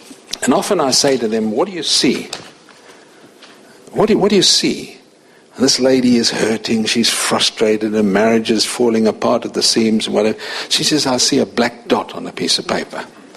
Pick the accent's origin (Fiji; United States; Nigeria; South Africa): South Africa; born there; Many of you know that I was born in South Africa.